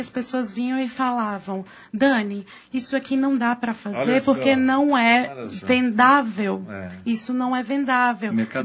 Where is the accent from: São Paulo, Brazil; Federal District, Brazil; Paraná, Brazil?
Federal District, Brazil; Brasília; born there; also born or lived in Timbó / Blumenau; now in Itapema, Brazil; Eu sou natural de Brasília.